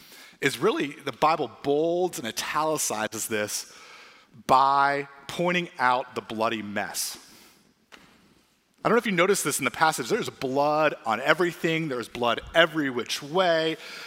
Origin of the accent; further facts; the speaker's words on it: Columbus, Ohio, United States; As I said earlier, I grew up in Columbus, Ohio, and I grew up not in a Christian home, actually.